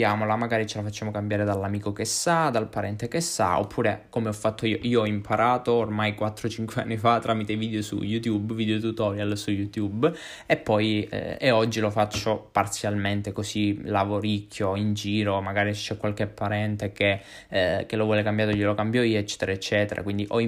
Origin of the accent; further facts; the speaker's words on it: Calabria, Italy; accent: Calabrian; Sono stato un mese giù in Calabria, perché io sono calabrese, lo sentite dall'accento